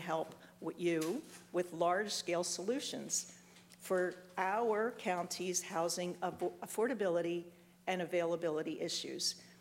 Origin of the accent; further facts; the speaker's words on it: Lewes, Delaware, United States; from Lewis.